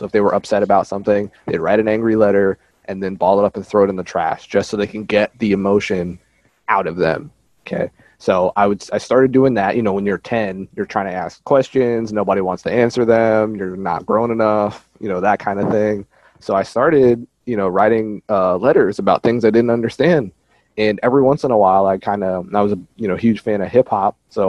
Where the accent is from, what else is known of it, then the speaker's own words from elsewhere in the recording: Virginia Beach, Virginia, United States; also born or lived in Philadelphia; I'm originally born in South Philadelphia, and then I grew up in Virginia Beach, and I'd say that my DNA is about 50% both. You know, we went to Philly for most of the summers growing up as a kid